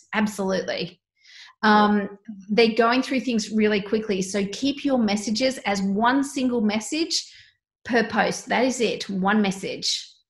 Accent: Sydney, New South Wales, Australia; I'm from Sydney. I swim and we swim in the harbour all the time.

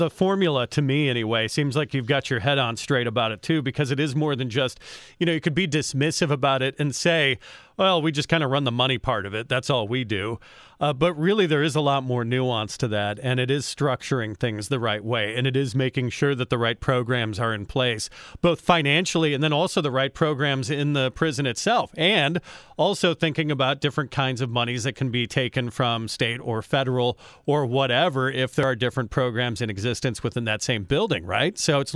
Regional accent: Illinois, United States; moved away; I mean, I came from Illinois anyway, so like if you talk to me about property taxes in Indiana, I'm going to laugh at you

